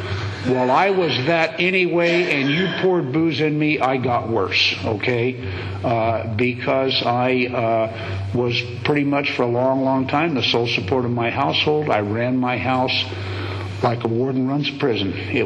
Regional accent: Fresno, California, United States; when I was a kid growing up in Fresno

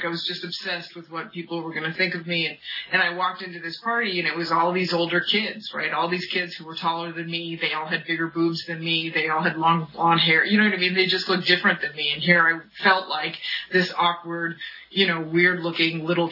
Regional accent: California, United States; I grew up in the San Fernando Valley. Doesn't make me an alcoholic, but it helped.

